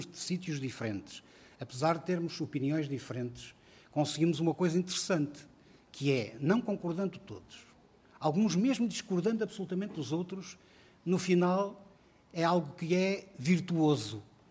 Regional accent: Vila Pouca de Aguiar, Vila Real, Portugal; e eu sou de Vila Pouca de Aguiar

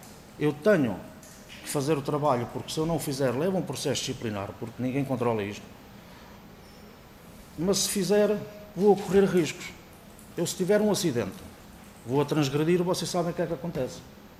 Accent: Oliveira do Hospital, Coimbra, Portugal; Eu, por exemplo, eu sou da Oliveira do Hospital

